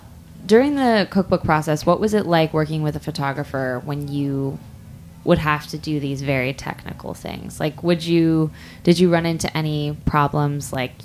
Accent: Texas, United States; I'm from Texas, and there's a place called Mardona Ranch that does buffalo hunts for women

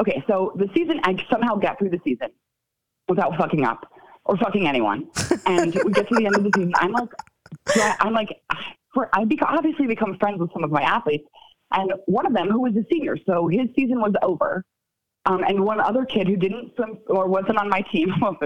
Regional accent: Connecticut, United States; I grew up in Connecticut.

